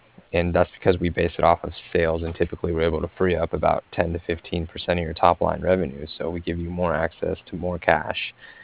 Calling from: Cardiff, Wales, United Kingdom; and I was calling from Cardiff, and I was calling regarding some financing that was done with a lender in our network about a year back

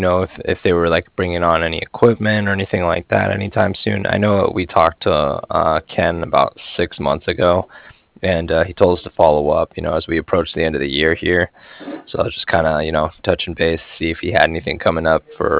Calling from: Cardiff, Wales, United Kingdom; I was calling from Cardiff

